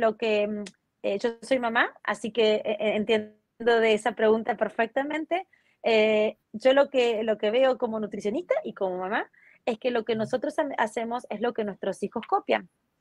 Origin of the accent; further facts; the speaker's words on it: Spain; now in Argentina; por eso soy española, pero y ahora estoy viviendo en Argentina